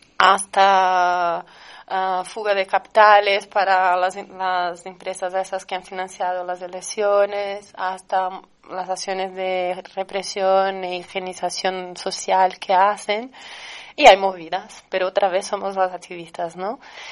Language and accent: Spanish; Brazil; Spanish is a second language; moved away as an adult; salgo de Brasil, voy por el mundo, por Europa diciendo que soy brasileña